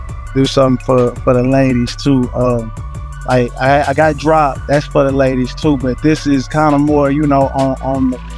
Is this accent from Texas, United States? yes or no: yes; Orange, Texas, United States; Nah, I'm originally from Orange, Texas.